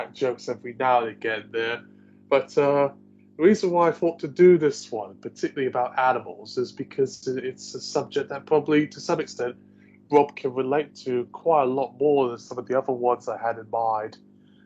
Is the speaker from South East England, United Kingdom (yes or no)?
yes; South East England, United Kingdom; maybe a little West Country or a bit of a Brummie, but I'm actually not. I'm from the Southeast